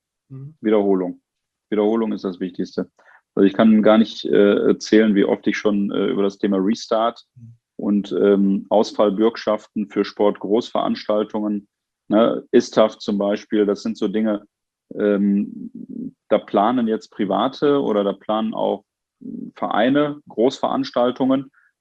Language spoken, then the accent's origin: German; Homberg, North Rhine-Westphalia, Germany; born there; ich bin gebürtiger Homberger. Ja. Das ist nach Duisburg eingemeindet worden.